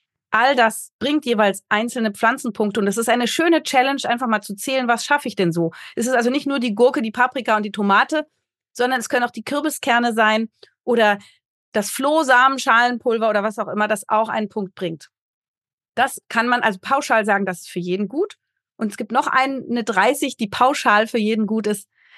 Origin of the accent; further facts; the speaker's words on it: Berlin, Germany; Ich bin ja aus Berlin.